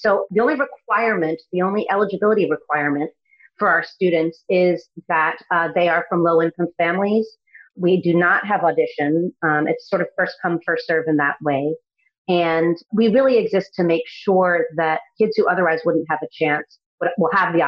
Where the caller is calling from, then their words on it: New Haven, Connecticut, United States; Calling in from New Haven, Connecticut.